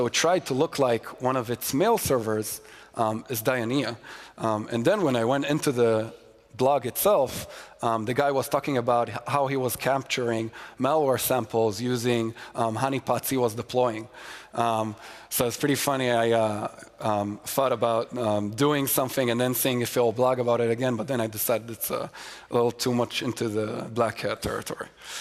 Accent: Israel; like Israel, my home country

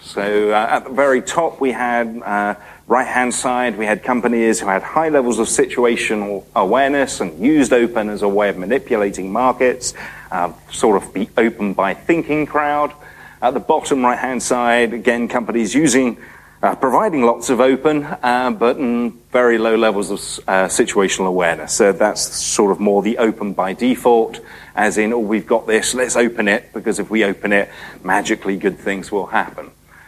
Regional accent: United Kingdom; Being a Brit, I like to talk in terms of cups of tea

